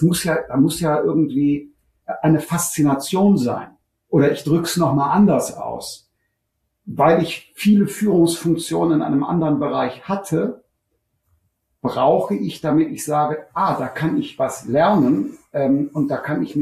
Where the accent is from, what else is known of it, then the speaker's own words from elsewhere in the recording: Rhineland, Germany; ich komme aus dem Rheinland, ich habe zwar viel Familie in Ostdeutschland